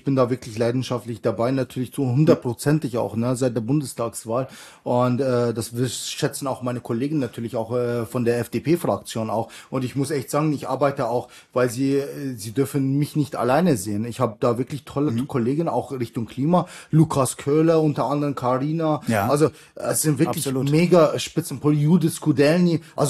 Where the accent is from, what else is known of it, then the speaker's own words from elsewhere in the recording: Bavaria, Germany; ich komme ja aus Bayern, wir haben über 140 Wasserkraftanlagen, kleine Wasserkraftanlagen